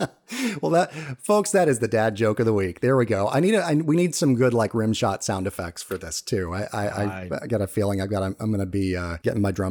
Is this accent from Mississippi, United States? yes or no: no; Georgia, United States; in Georgia, my home state, we have jungle primaries sometimes